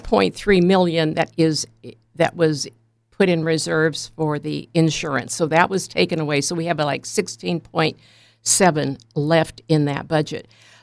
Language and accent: English; Los Angeles, California, United States; born there; I was born in Los Angeles.